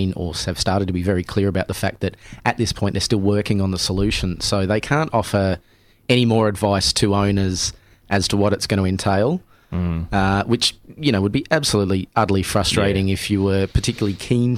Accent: England, United Kingdom; I'm from England.

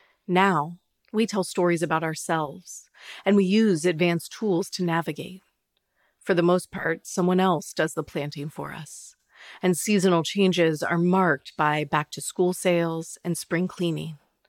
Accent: Georgia, United States; Yeah, so that's my hometown.

